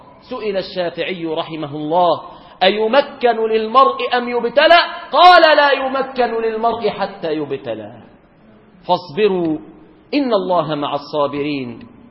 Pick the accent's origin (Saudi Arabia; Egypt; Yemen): Egypt